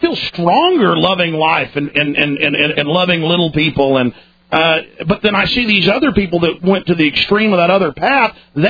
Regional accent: Dallas, Texas, United States; I liked getting in street fights growing up in Dallas.

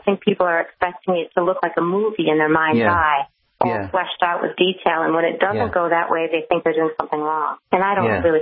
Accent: Grand Island, New York, United States; now in Long Island, United States; I grew up in a small town upstate New York called Grand Island. It's a suburb of Buffalo.

